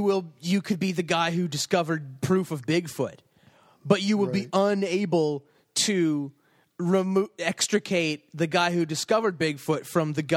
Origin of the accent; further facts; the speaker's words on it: Manitoba, Canada; We're from Manitoba. We've been driving through, provincial parks and stuff before.